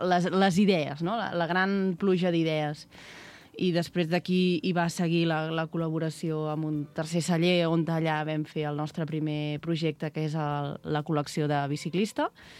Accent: Olèrdola, Catalonia, Spain; Vivim, nosaltres som d'Olèrdola i teníem ganes d'explicar la nostra història

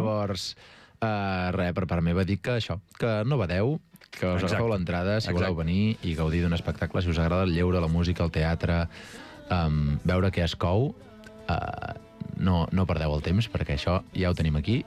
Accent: Avinyonet del Penedès, Catalonia, Spain; hi he anat tota la vida i sóc de Avinyonet del Penedès

